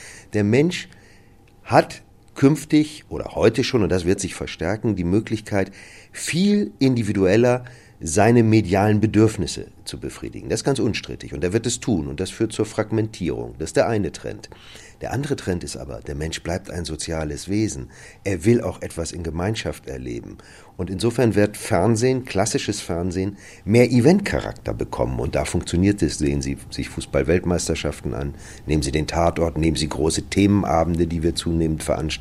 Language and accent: German; Northern Germany, Germany; also born or lived in Munich; Ich bin Norddeutscher, liebe Hamburg, aber meine zweite Liebe war immer München. Ich habe in München studiert